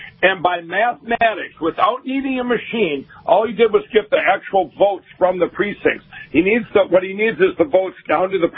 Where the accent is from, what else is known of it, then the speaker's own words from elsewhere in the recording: Minnesota, United States; I grew up in Minnesota. I go hunting, fishing, and I'm a normal guy.